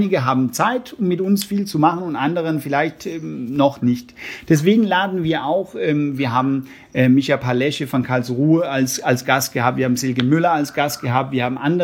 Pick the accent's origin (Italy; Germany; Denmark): Denmark; Also natürlich folge ich meinem Heimatland sozusagen sehr nah und gucke auch jeden Morgen die Nachrichten von da oben.